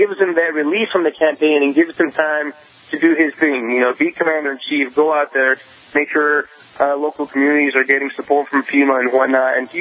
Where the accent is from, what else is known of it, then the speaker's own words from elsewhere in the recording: New Mexico, United States; I did it from D.C. to vote in my home state of New Mexico.